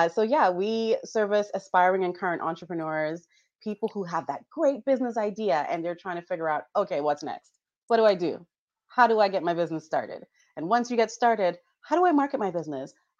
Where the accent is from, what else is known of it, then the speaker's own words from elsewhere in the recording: Jamaica; I grew up in Jamaica, right? So we have we're fortunate enough to have great weather all the time.